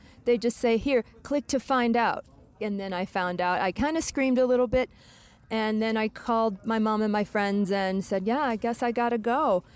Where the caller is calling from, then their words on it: Kabale, Western Region, Uganda; I am calling from Kabala, Uganda.